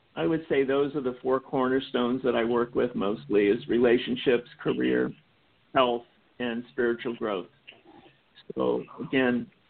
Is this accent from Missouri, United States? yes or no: yes; Kansas City, Missouri, United States; I'm from Kansas City, Missouri.